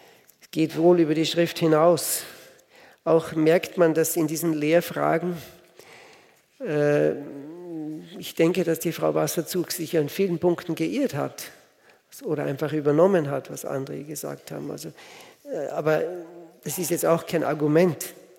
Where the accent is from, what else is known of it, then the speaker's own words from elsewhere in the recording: Switzerland; bei uns in der Schweiz, gibt es solche wie heißt das, Brockenstuben, das sind Second-Hand-Laden.